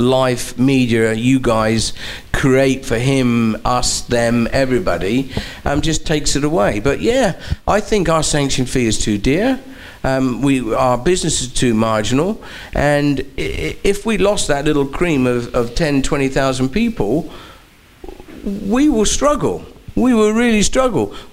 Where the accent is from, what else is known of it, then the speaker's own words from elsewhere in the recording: United Kingdom; a threat, British, being in a British team